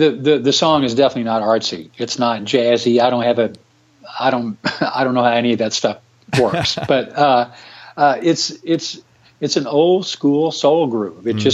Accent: Memphis, Tennessee, United States; now in Nashville, United States; I grew up in Memphis and listened to R&B my whole life as a little kid growing up.

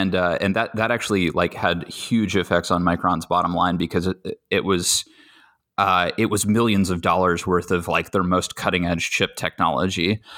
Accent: Montana, United States; I went to school at Montana State University. Go Bobcats. I grew up in Montana.

